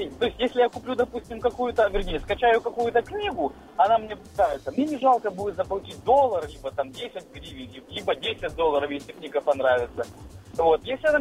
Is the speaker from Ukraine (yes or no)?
yes; Kyiv, Ukraine; Я из Киева.